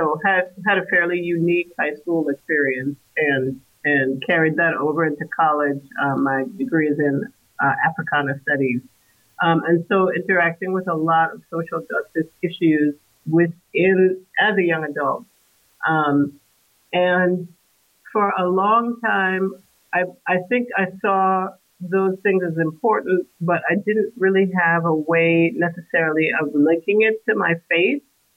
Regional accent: Trinidad & Tobago; now in United States; I'm originally from Trinidad, and I grew up mostly in the Roman Catholic tradition. And coming to the U.S., continued that for a while, and then was part of a non-denominational Black church

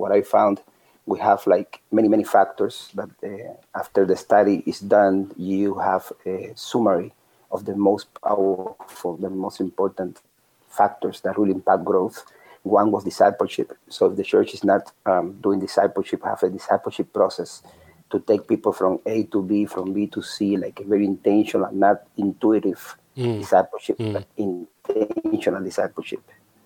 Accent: Cuba; English is a second language; now in United States; I came from Cuba. I was only 4 months in Christ. And when I came to the United States, December 5th, 2001, I just went to the Methodist Church here in the United States to learn English.

